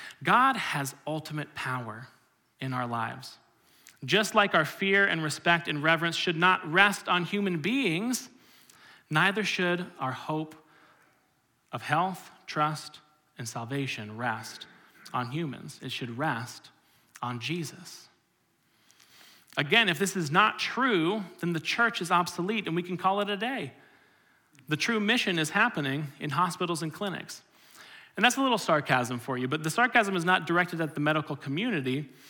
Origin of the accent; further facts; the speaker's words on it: Orlando, Florida, United States; I grew up in Orlando, so you can't go a block without seeing a Florida hospital.